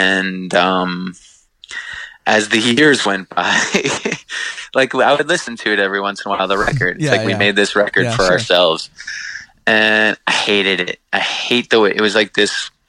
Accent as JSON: {"language": "English", "town": "Long Island", "region": "New York", "country": "United States", "tie": "born or raised there", "said": "And we like grew up, we grew up on Long Island, getting into all the old Revelation records and all that stuff."}